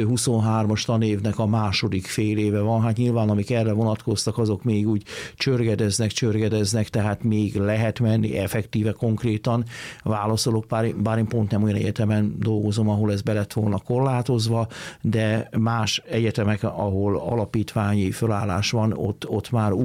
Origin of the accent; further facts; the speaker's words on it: Hungary; de mi magyarok vagyunk, tehát nekünk mások a szabályok